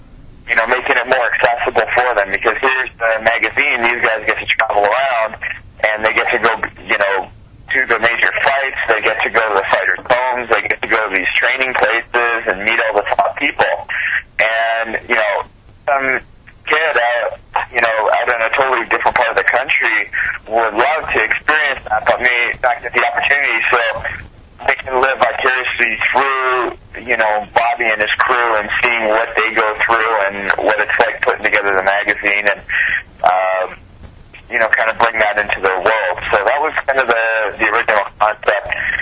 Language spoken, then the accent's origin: English; Canada; you know, I grew up in Canada, so I didn't really have anybody to train